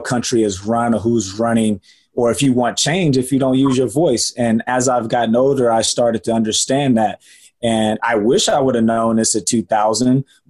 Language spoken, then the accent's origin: English; Katy, Texas, United States; I'm from Katy, Texas.